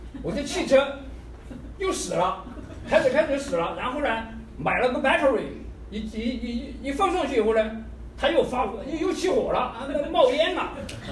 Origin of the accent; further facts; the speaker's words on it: China; 就像我们中国人哈，我们到了哪里，我们都喜欢有个中国城